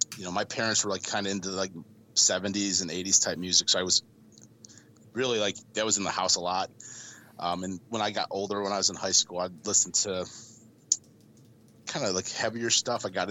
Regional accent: Hoffman Estates, Illinois, United States; Yeah, I was born in Hoffman Estates, which is a suburb that's in the northwest suburb cluster. I've just been kicking around here pretty much my whole life.

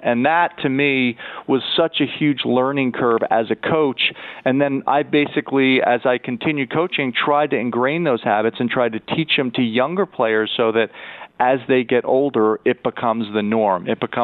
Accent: New York, United States; And I grew up in New York, too, so it was pretty spectacular for me.

